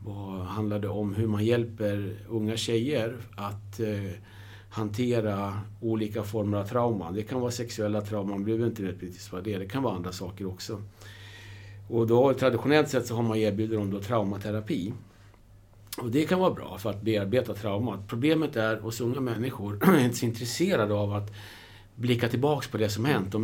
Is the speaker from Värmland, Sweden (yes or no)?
no; Västerås, Västmanland County, Sweden; Jag kommer från Västerås och sen spelat i klubben i många år själv som barn och ungdom.